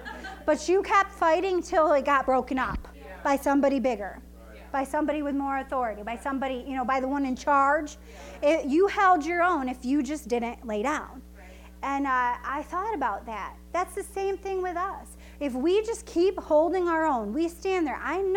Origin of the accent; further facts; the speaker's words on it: Jamestown, United States; I grew up in Jamestown and I went to Jamestown High School